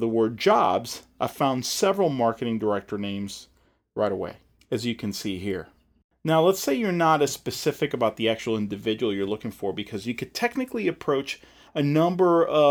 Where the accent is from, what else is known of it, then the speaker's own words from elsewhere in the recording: Atlanta, Georgia, United States; a company called ChemTrack here in my hometown, the Atlanta area.